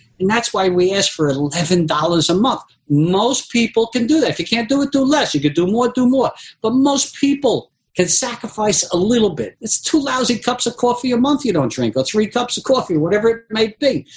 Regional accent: New York, United States; But most certainly, I'm from New York, so, you know, the hardest hit was New York

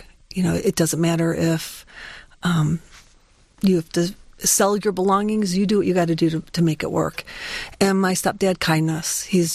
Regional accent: Livonia, Michigan, United States; Well, I grew up in Livonia, Michigan.

